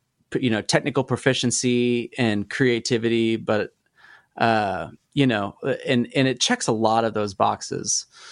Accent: Oklahoma, United States; Cause you know, like we're from Oklahoma, we're here. And so country has a pretty huge part in our culture here still.

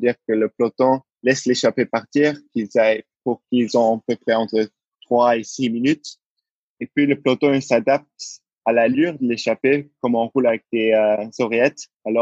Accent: Luxembourg; moi, je suis né au Luxembourg. Mais au début, je n'avais pas la nationalité luxembourgeoise, alors je l'ai prise. Et depuis ma naissance jusqu'à mes 21 ans, je vis au Luxembourg. J'ai fait mes études au Luxembourg.

